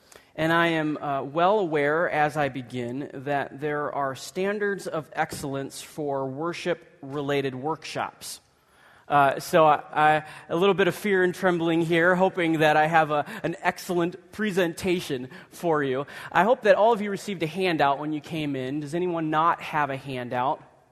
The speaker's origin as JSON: {"language": "English", "country": "Ireland", "lives_now": "Grand Rapids, United States", "said": "thought that I would come up here to Grand Rapids, to Dutch West, Michigan, me being an Irishman"}